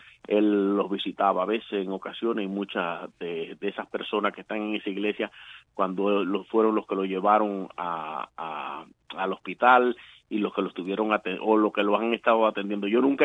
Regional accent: Cuba; Allá en Cuba no hice nada, no me dediqué, no busqué nunca ninguna organización.

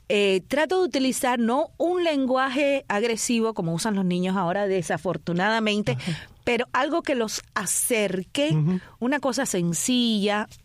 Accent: Havana, Cuba; Nací en La Habana, en Marianao

